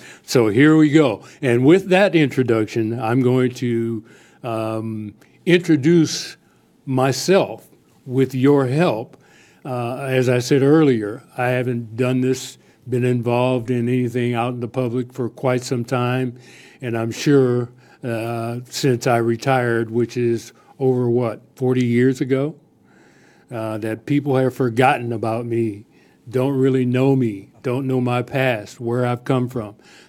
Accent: Freeport, Illinois, United States; It's called Henny Elementary School, again, in my hometown, Freeport, Illinois.

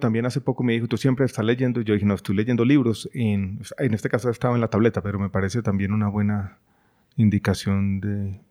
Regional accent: Medellín, Antioquia, Colombia; born or raised there; also born or lived in Chile

